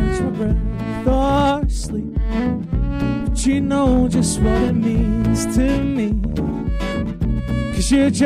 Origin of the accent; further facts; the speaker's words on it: Scotland, United Kingdom; We're originally from Speyside.